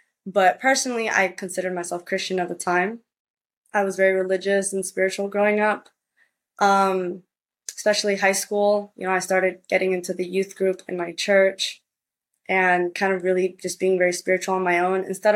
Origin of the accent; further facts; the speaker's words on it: Puerto Rico; also born or lived in United States; because I spent part of my childhood growing up in Puerto Rico back and forth between the states